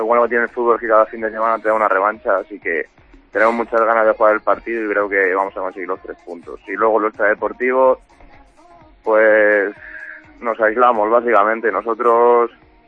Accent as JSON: {"language": "Spanish", "town": "Ciudad Rodrigo", "region": "Castile and León", "country": "Spain", "tie": "born or raised there", "said": "el es el equipo de mi pueblo, soy uno de los capitanes, lo siento como mío, y la verdad ya no solo este año, sino que es una pena que el Ciudad Rodrigo Club de Fútbol se aparezca y que el Ciudad Rodrigo se quede sin fútbol"}